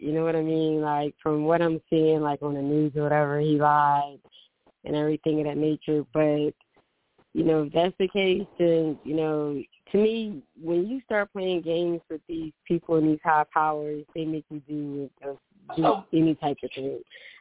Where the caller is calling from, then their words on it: Philadelphia, Pennsylvania, United States; Hello, hi. I'm calling from Philadelphia.